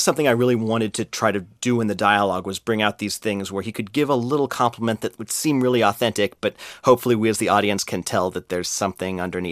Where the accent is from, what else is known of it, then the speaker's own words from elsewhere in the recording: Los Angeles, California, United States; I grew up in Los Angeles. I love movies from the time I was, you know, super young.